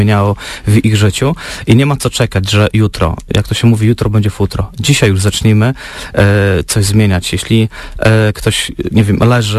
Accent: Podlaskie Voivodeship, Poland; jestem zwykły chłopak z Podlasia

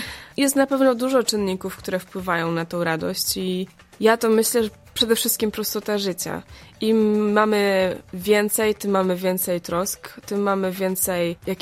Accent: Winów, Opole Voivodeship, Poland; jestem z Winowa, skończyłam psychologię na Uniwersytecie Opolskim

